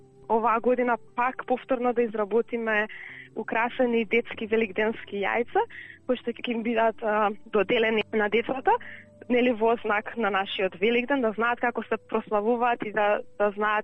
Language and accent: Macedonian; Skopje, North Macedonia; moved away as an adult; also born or lived in Melbourne; now in Adelaide, Australia; Така, јас сум по потекло од Скопје, родена и израсната, образована. Дојдена сум во Австралија во 2014 година, пред први живеа во Мелбурн, после пред 3,5 години се пресели во Аделаид.